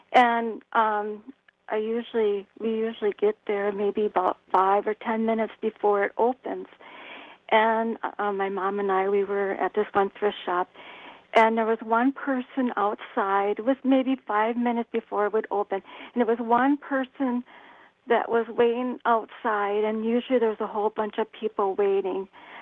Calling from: Eau Claire, Wisconsin, United States; Well, from Eau Claire.

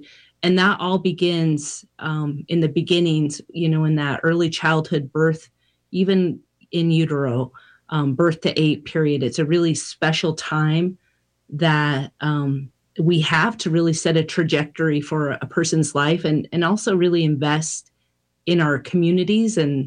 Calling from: Pablo, Montana, United States; I'm joining you from Pablo, Montana, on the great lands of the Salish and Kootenai people and Kalispell.

